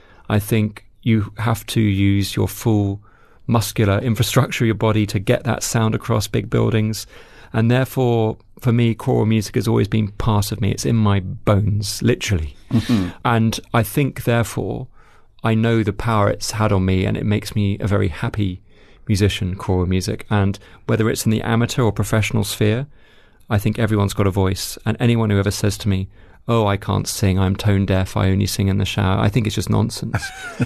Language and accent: English; London, United Kingdom; born there; I was born in London in December 1977, on the 21st of December, just before Christmas.